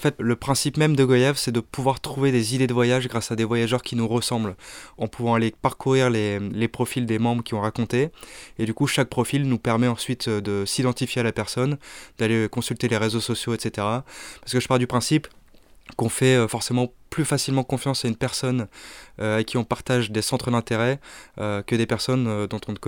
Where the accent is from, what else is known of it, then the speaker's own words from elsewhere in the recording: Lille, Hauts-de-France, France; Donc j'ai 30 ans, je suis originaire de Lille. J'ai un parcours assez classique, école de commerce. J'ai vécu un an aux États-Unis quand j'avais 17 ans.